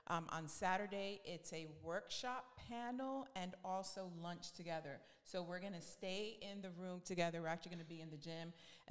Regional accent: New York, United States; moved away as an adult; So I'm a New Yorican.

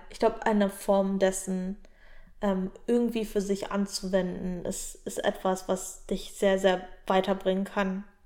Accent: Brandenburg, Germany; in der schönen Prignitz, in meiner Heimat am Deich

